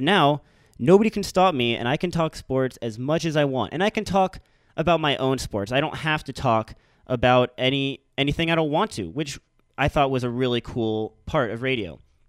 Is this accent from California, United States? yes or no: yes; Sacramento, California, United States; I'm from Sacramento. It works out.